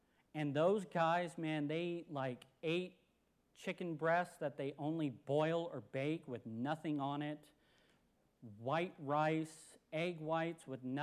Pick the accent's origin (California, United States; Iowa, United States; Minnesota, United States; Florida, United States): California, United States; we're from California, so it's nice to be allowed to be outside finally.